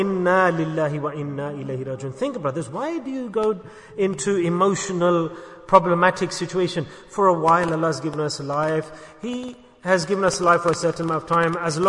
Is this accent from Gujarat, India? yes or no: yes; Ahmedabad, Gujarat, India; moved away as an adult; Yes, where did you come from? I came from Ahmedabad, Dakhan.